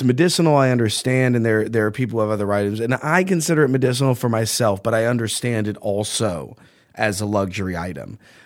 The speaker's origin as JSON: {"language": "English", "region": "New England", "country": "United States", "said": "I'm not gonna throw down California on the gauntlet of best growers. I'm from"}